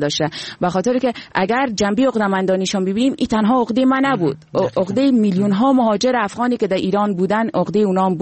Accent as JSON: {"language": "Persian", "country": "Afghanistan", "said": "امروز ما در وطنم آمدیم،"}